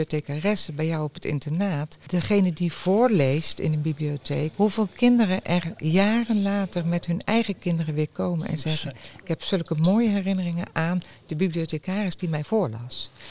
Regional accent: Curaçao; ik ben opgegroeid op Curaçao. En daar hadden wij een hele kleine bibliotheek.

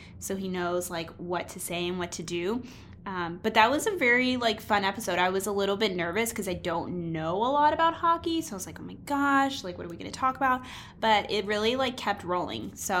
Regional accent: Texas, United States; Yeah, so I'm from the Dallas-Fort Worth area in Texas, and I knew that I wanted to go somewhere far away.

